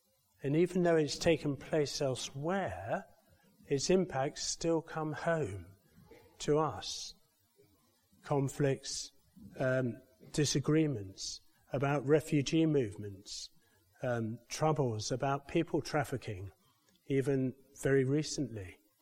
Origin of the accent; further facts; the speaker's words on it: London, United Kingdom; when I was growing up in London